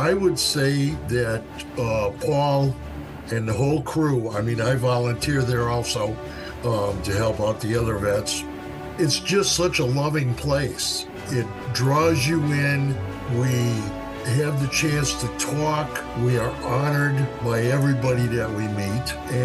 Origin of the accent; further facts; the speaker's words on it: Wisconsin, United States; moved away as an adult; now in Lee, United States; I was born and raised out in Wisconsin and moved to Maine about 21 years ago.